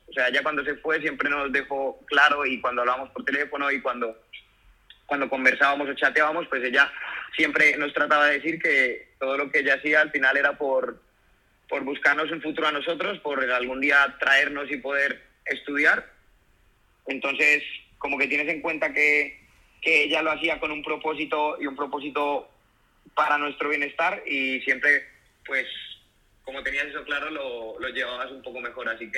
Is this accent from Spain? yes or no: no; Colombia; born there; nací en Colombia, tengo 29 años